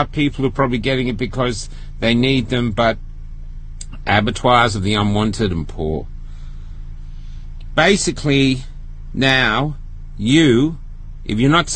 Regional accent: Australia; I am an Australian man.

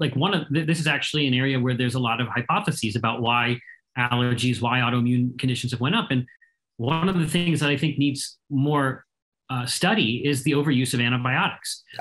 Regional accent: Pittsburgh, Pennsylvania, United States; When I'm talking to you now from Pittsburgh, which is my hometown, and this is where the polio vaccine was invented by Jonas Salk.

